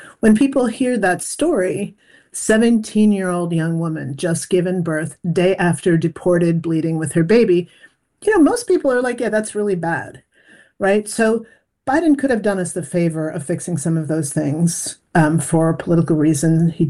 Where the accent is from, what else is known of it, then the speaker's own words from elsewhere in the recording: New York, United States; Well, I'm a New Yorker, right?